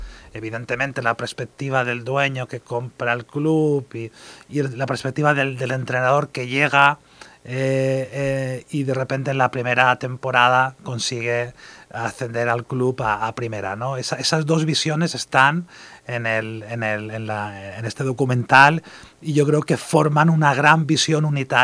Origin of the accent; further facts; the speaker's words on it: Balearic Islands, Spain; Yo soy mallorquín.